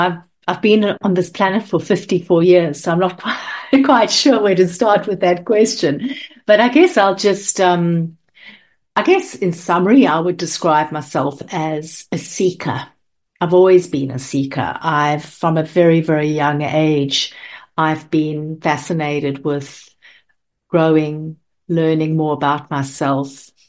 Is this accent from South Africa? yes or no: yes; South Africa; I grew up in South Africa